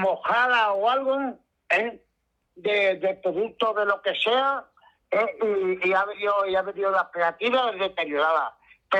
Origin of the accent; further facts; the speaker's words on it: Cádiz, Andalusia, Spain; now in Madrid, Spain; Soy de Cádiz.